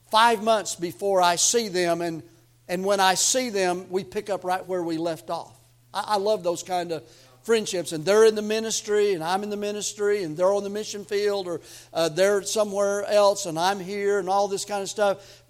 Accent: Tennessee, United States; now in Missouri, United States; I'm from Tennessee. I'm Tennessee born. I'm Tennessee bred. When I die, I'll be Tennessee dead. But, you know, I love Missouri. I live in Missouri.

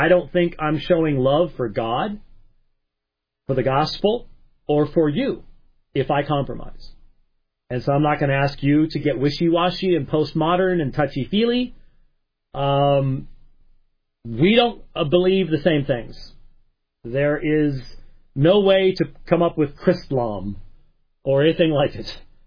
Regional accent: Scotland, United Kingdom; Now, being Scottish, I would be like

